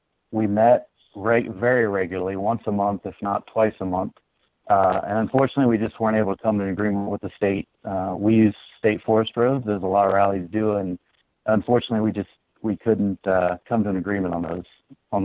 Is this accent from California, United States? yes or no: no; Chillicothe, Ohio, United States; So for me, my family, I was born and raised in Chillicothe, and we were very fortunate to have the Sunriser 400 in our backyard.